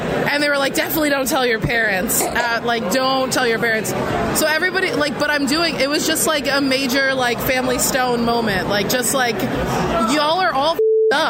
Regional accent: Trumbull, Connecticut, United States; I'm from Trumbull, Connecticut.

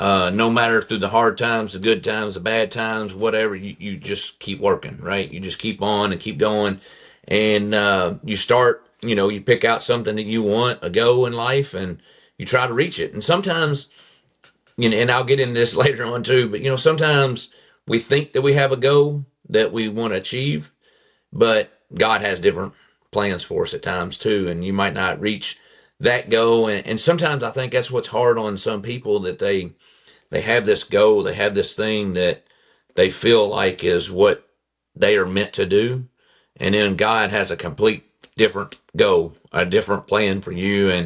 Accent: Owensboro, Kentucky, United States; I'm from Owensboro, Kentucky. I was born and raised in the country on my grandfather's farm

